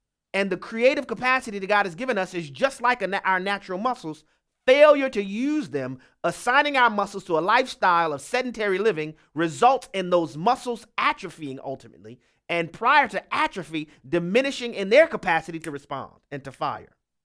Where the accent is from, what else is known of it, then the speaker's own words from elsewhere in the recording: New Orleans, Louisiana, United States; You know, growing up in New Orleans, one of the big things in the school that I went to and in our city is marching bands